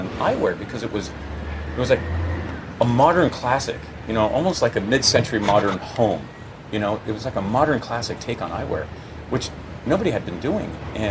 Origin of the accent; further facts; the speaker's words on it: Huntington Beach, California, United States; I'm born and raised in Huntington Beach. I still live in Huntington Beach.